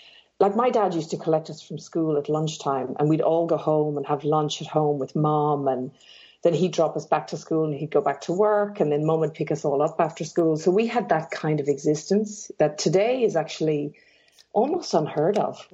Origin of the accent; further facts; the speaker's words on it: Portarlington, Leinster, Ireland; now in Sydney, Australia; I live in Sydney, Australia now, but I'm originally from Ireland. So I'm originally from a small town in Ireland. Well, it's not that small anymore, but a small town called Port Arlington, which is about an hour from Dublin.